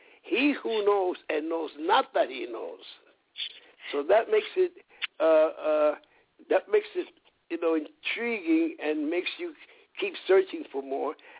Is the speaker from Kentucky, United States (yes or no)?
no; New York City, New York, United States; Oh, I was raised in the Bronx.